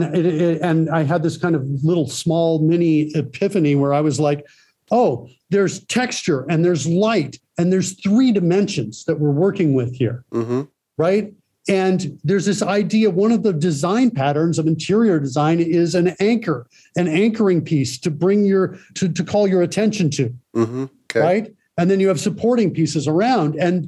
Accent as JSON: {"language": "English", "country": "Spain", "said": "Hi, I'm from Spain, everybody."}